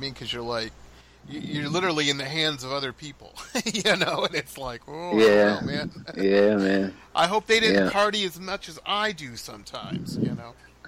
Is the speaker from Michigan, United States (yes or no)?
yes; Detroit, Michigan, United States; But I grew up in Detroit, so you know I don't mind a little.